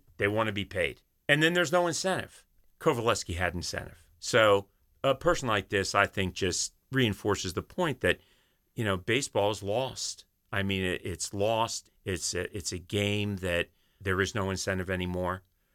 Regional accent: Philadelphia, Pennsylvania, United States; I'm a Philadelphian. The other half of my life was spent in Philadelphia. So I'm a Phillies fan.

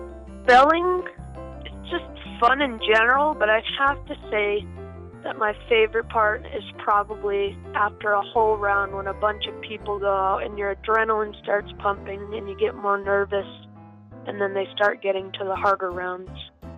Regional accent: Canton, Georgia, United States; I'm from Canton, Georgia. I'm in 8th grade at Freedom Middle School.

